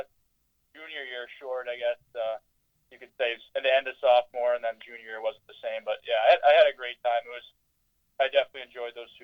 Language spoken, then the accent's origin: English; Andover, Massachusetts, United States; Yeah, it was real early. Like you said, I was lucky enough to, you know, live in such a fortunate situation, such a great area.